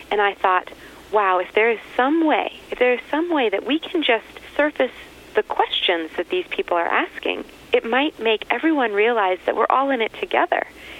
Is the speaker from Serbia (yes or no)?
no; Texas, United States; Well, originally from Texas.